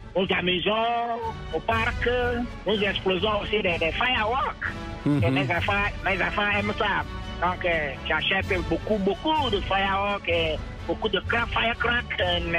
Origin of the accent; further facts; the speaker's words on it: Togo; moved away as an adult; now in United States; je suis togolais, je suis arrivé ici aux États-Unis en août 2000. Je suis devenu citoyen en 2006.